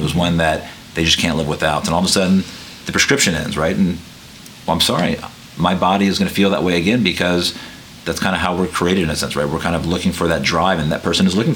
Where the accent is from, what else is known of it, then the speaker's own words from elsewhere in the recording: Lafayette, Louisiana, United States; also born or lived in Tucson, Arizona; I'm from Lafayette, born and raised here. My wife and I moved away back in 2010. I went to Tucson, Arizona.